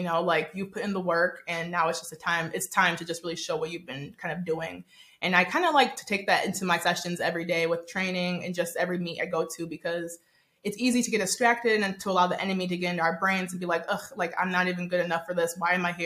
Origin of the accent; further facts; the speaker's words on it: Nigeria; because I'm actually Nigerian